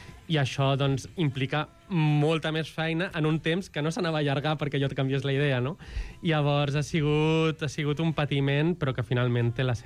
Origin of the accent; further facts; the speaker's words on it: Barcelona, Catalonia, Spain; pels que som barcelonins i a l'adolescència hem anat a les festes i als concerts de la Mercè